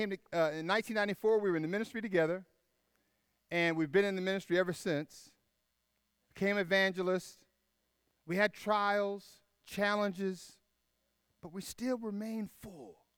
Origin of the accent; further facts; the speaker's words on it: Tallahassee, Florida, United States; And so I go up to Boston, and I'm from Tallahassee, and it was cold, it was fast, it was furious.